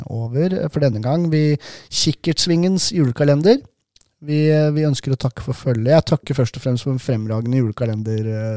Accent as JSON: {"language": "Norwegian", "town": "Tranby", "region": "Buskerud", "country": "Norway", "said": "fordi jeg er fra Tranby"}